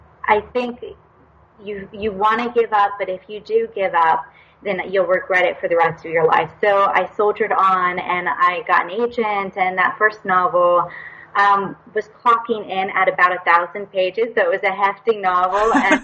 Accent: United States; And the interesting thing is I got the most interest from the U.K. and Canada and then my home country, U.S., last.

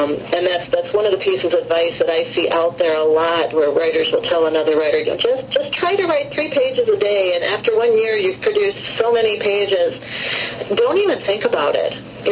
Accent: United States; And I thought, well, I'm American, so yes, I probably will be.

